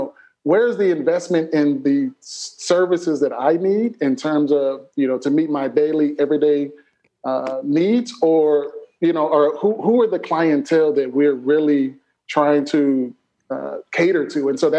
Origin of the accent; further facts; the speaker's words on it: Chicago, Illinois, United States; I'm from Chicago